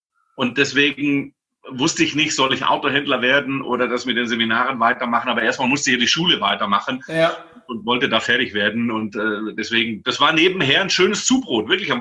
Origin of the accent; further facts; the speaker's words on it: Baden-Württemberg, Germany; born there; ich bin ja im Schwabeländle geboren.